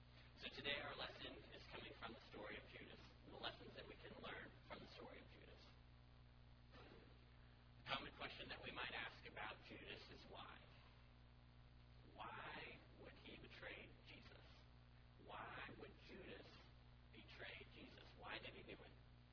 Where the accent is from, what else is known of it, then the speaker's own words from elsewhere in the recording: Idaho, United States; I'm from North Idaho